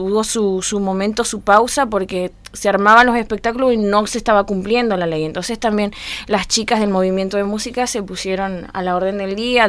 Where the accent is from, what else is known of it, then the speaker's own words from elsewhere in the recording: Tartagal, Salta, Argentina; Nacida, bautizada, comulgada, confirmada y casada en la ciudad de Tartagal.